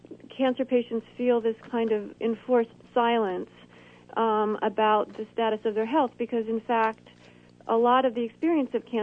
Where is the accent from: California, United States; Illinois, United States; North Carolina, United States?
Illinois, United States; I moved into my sister's basement in my hometown in central Illinois